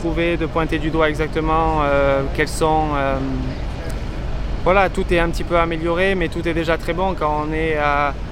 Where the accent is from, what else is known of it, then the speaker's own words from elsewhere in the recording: France; je vais faire le maximum pour me qualifier en tant que Français.